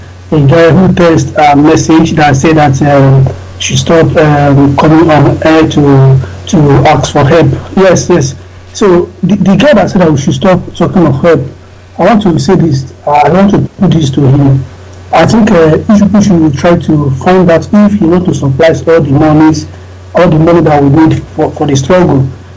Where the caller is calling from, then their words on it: Ukraine; I'm calling from Ukraine.